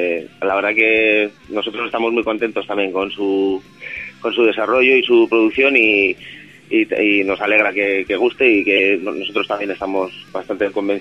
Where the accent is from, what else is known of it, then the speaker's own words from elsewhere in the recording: Logroño, La Rioja, Spain; el resto sí somos españoles, quiero decir, de Logroño, perdona, de Logroño, somos de Logroño.